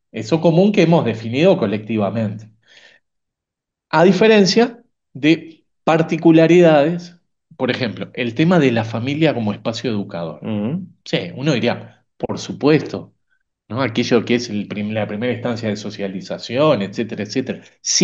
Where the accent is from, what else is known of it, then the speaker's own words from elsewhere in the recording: Uruguay; Nosotros, como uruguayos y uruguayas, muchas veces estamos sumamente acostumbrados a entender que lo público es el Estado.